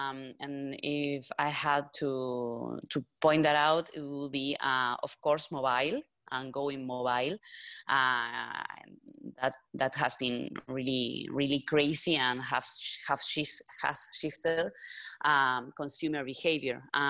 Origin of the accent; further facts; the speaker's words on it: Uruguay; and I am from Uruguay, that's down South America.